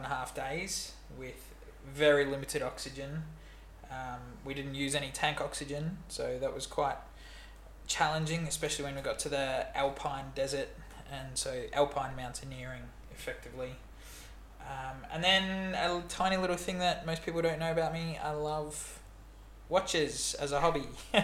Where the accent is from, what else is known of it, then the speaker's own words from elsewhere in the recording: South Africa; now in Melbourne, Australia; I've lived in Australia longer than I did in South Africa, so I am an Australian citizen, very proud Australian